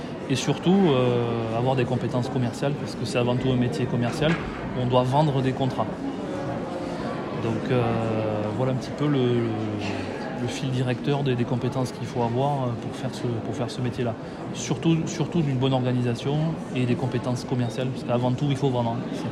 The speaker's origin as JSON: {"language": "French", "town": "Saint-Céré", "region": "Occitanie", "country": "France", "tie": "born or raised there", "also_born_or_lived": "Toulouse", "lives_now": "Figeac, France", "said": "Je suis originaire de Saint-Céré, comme je te l'ai dit, et j'ai racheté ce cabinet ici à Figeac il y a 4 ans, donc en 2019. Et entre-temps, j'ai passé 15 ans à Toulouse"}